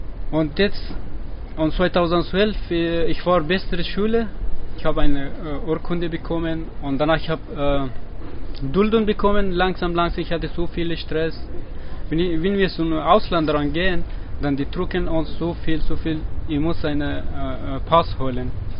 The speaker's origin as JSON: {"language": "German", "country": "Afghanistan", "second_language": "German", "moved": "yes", "lives_now": "Germany", "said": "Und ich komme aus Afghanistan. Ich bin auch schon seit 5 Jahren hier."}